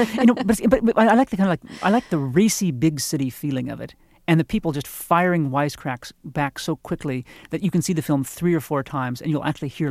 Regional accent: Omaha, Nebraska, United States; growing up in Omaha, I don't think I saw a foreign film until I went away to college because they simply didn't play in Omaha.

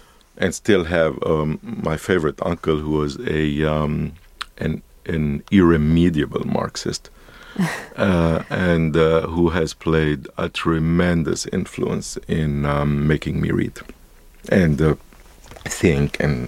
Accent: Egypt; I am from Egypt, of course, but it is really the birthplace of Arab civilization. And the Egypt I grew up in was a leftist, socialist, and intellectually very vibrant

